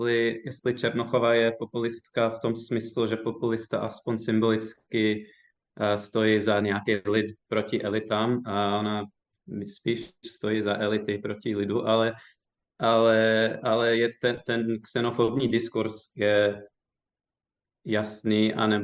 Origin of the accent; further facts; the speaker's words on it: United States; který já jsem to vnímal, jako když jsem vyrostl ve Spojených státech